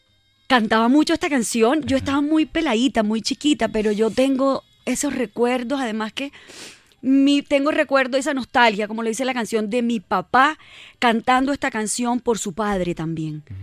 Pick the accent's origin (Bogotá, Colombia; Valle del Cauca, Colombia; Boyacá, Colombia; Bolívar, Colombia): Bolívar, Colombia; toda mi infancia fue en El Cabrero donde mi abuela.